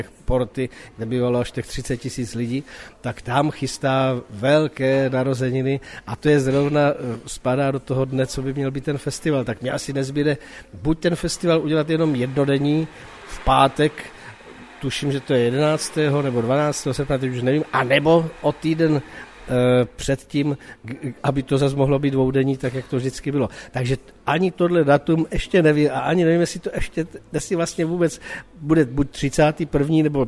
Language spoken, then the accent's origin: Czech; Ústí nad Orlicí, Pardubice Region, Czechia; born there; V Ústí nad Orlicí v mém rodišti probíhá tahle ta akce.